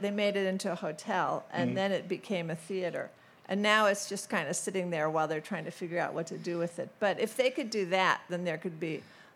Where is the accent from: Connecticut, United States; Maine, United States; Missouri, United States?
Missouri, United States; St. Louis; Well, you know, I grew up in St. Louis, and one of the suburbs that we lived in was called Creve Coeur, which means broken heart